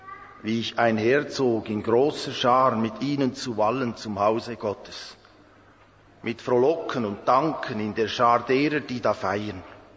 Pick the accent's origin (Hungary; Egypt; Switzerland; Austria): Switzerland; Bei uns in der Schweiz sagt man